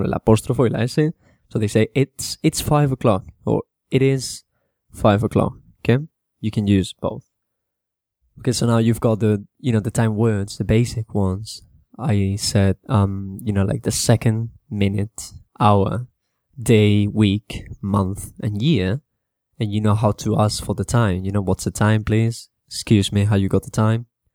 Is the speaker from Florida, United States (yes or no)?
no; California, United States; So you say year, don't say year, you know, I'm from California, you say year, okay?